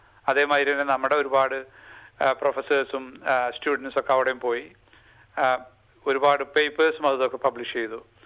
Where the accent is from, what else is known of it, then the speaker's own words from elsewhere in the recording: Kodungallur, Kerala, India; അപ്പൊ ഞാൻ കൊടുങ്ങല്ലൂർ എന്നാണ് എന്റെ സ്വദേശം. അപ്പൊ ചെറുപ്പത്തിലെ തന്നെ നമ്മൾ ഒരു കാർഷിക കുടുംബത്തിൽ നിന്നാണ് വരുന്നത്.